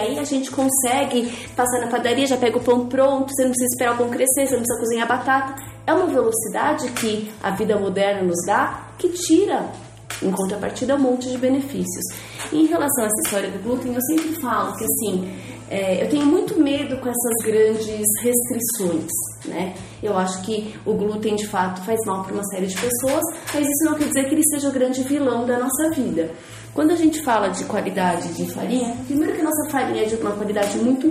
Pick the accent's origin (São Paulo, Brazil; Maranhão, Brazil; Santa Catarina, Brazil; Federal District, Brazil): São Paulo, Brazil; como boa paulista que eu sou, eu quero minha bolacha passatempo e o meu todinho, né?